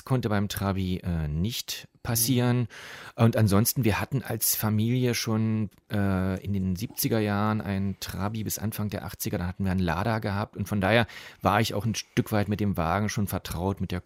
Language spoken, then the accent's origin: German; Berlin, Germany; auf so kleinen Nebenstraßen in Pankow, wo ich herkomme.